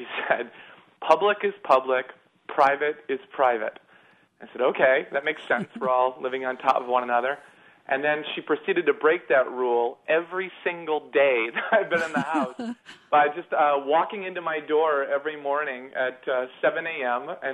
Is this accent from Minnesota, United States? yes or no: yes; Minnesota, United States; also born or lived in Beijing; I missed this sense of a community that I found in Peace Corps or that I grew up with in Minnesota.